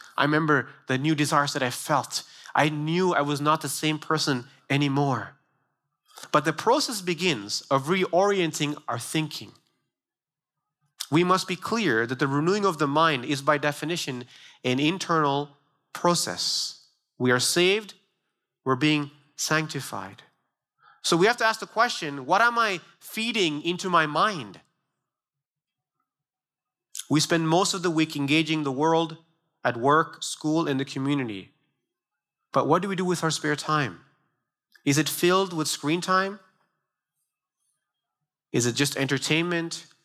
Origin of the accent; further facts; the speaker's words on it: Sri Lanka; We're born on the same island, this tiny island of 19, 20 million people